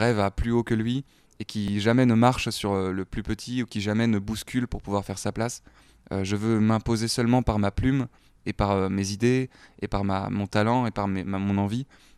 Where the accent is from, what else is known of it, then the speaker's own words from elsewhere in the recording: Belgium; Je viens de Belgique, mais c'est pas pour ça.